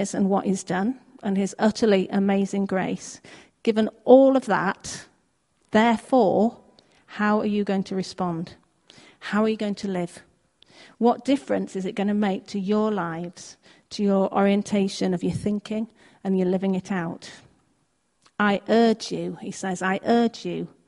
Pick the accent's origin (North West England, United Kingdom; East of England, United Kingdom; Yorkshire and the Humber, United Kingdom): Yorkshire and the Humber, United Kingdom; accent: Yorkshire; Well, I feel like I have to talk in a Yorkshire accent now, having been introduced as a Yorkshire woman.